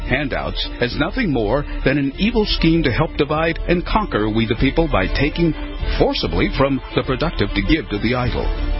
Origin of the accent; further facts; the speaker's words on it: Cleveland, Ohio, United States; When I was growing up in Cleveland, among the many lessons my dad taught me was there is nothing free in this life